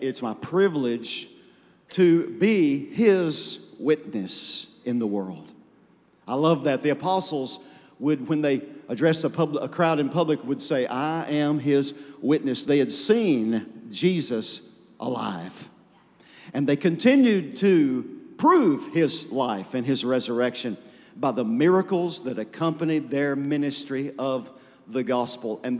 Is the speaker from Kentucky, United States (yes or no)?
yes; Marion, Kentucky, United States; I told you last time I was here, I grew up in Marion in Crittenden County down here, and I respect Louisville.